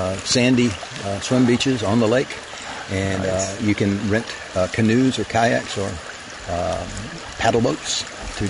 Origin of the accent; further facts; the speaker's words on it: Tennessee, United States; Growing up in West Tennessee in Carroll County, I had been used to streams with a lot of mud.